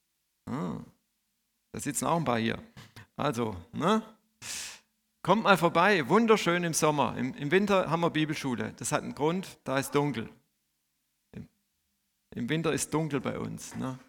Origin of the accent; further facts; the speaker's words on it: Wüstenrot, Baden-Württemberg, Germany; Und ich komme aus Wüstenrot.